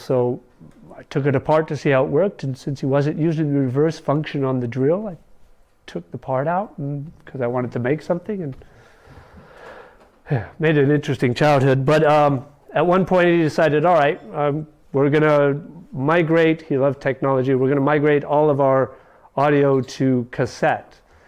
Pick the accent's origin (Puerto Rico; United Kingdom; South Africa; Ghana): Puerto Rico; born there; I was born in Puerto Rico and lived in about 9 different countries.